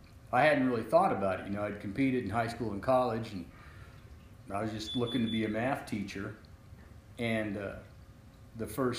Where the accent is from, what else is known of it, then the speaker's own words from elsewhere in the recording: Rogue River, Oregon, United States; I grew up in Rogue River, Oregon.